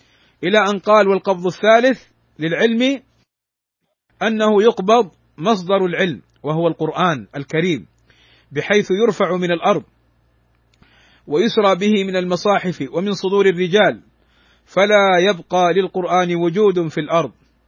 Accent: Saudi Arabia; في بلادنا المملكة العربية السعودية

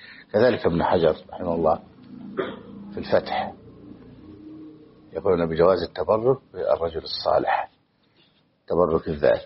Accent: Egypt; أما إن كان بعيدا في الآفاق مثل عندنا في مصر أو الشام أو غيرها

